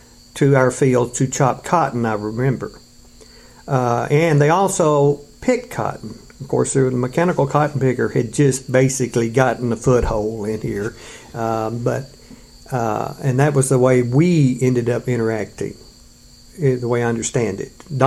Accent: Yarborough, Arkansas, United States; also born or lived in Blytheville; Well, I was born in Blytheville, Arkansas, October 13th, 1949, my family lived in a little town north of Blytheville called Yarborough. We lived on a cotton soybean farm.

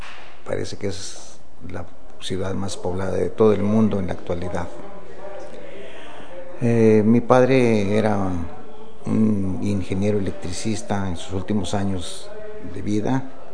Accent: Mexico City, Mexico; born there; Nací en la Ciudad de México el 7 de junio de 1933.

